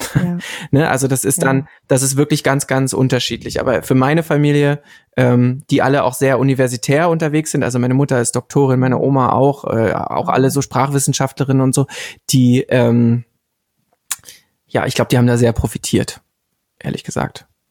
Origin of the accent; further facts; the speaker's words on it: Berlin, Germany; ich komme ja wirklich aus dem Rand von Berlin. Also wenn man sich das vorstellt, ist es der Südosten.